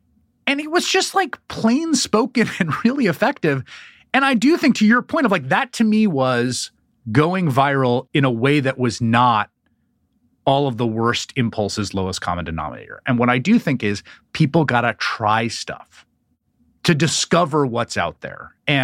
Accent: New York City, New York, United States; Literally, when I grew up in New York City

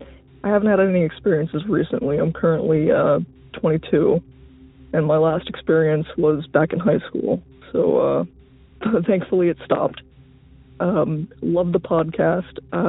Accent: Ohio, United States; I guess I should mention I'm from Ohio. I don't know how many UFO and alien sightings come from Ohio.

